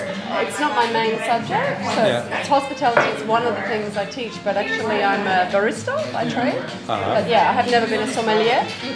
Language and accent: English; Australia; I'm from Australia. We have fantastic wine.